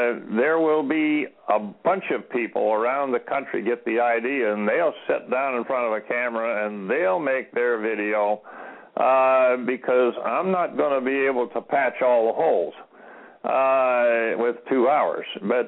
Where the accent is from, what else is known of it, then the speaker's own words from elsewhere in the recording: Montana, United States; Well, there's a big change, compared, like in my home state of Montana.